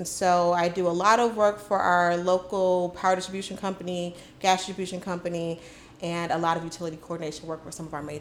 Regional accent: Chicago, Illinois, United States; So I'm a licensed professional engineer here in the state of Illinois, born and raised in Chicago.

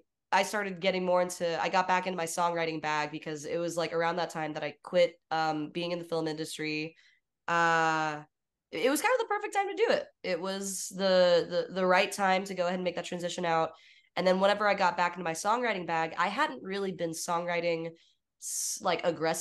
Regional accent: Texas, United States; now in Los Angeles, United States; Filmmaking industry out here in Los Angeles versus the one that I grew up with in Texas whenever I was going to school in Austin are very different.

